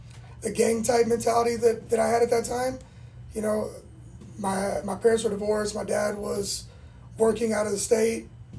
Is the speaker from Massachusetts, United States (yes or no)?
no; Houston, Texas, United States; You know, I grew up in Houston, like...